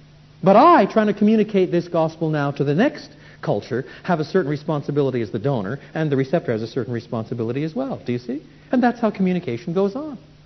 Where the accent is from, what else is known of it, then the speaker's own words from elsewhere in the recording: Canada; I was brought up in French and English in Canada, not in Greek or in Hebrew.